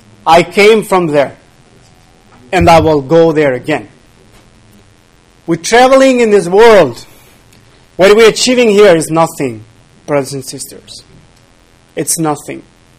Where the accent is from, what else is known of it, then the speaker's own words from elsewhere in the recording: Albania; English is a second language; that I come from Albania and I'm different from an African one.